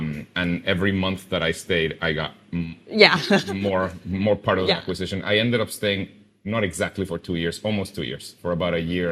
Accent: Guatemala; I am from Guatemala. It's a very small and very poor country.

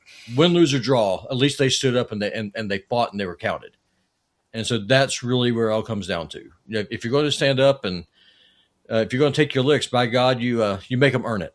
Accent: Southern United States, United States; One, most old school Southerners like me, we're of Scottish descent

